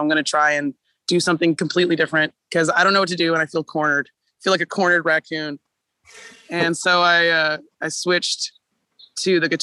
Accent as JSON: {"language": "English", "town": "Austin", "region": "Texas", "country": "United States", "tie": "born or raised there", "said": "I was born and raised in Austin, Texas."}